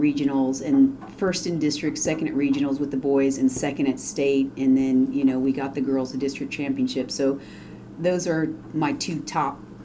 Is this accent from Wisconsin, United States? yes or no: no; California, United States; now in Texas, United States; I grew up in California, and we did a lot of outdoor sports. We didn't do a lot of indoor sports.